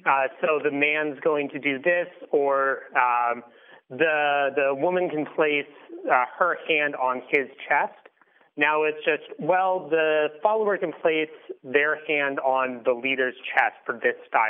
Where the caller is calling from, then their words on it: Burlington, Vermont, United States; I'm calling from Burlington, Vermont.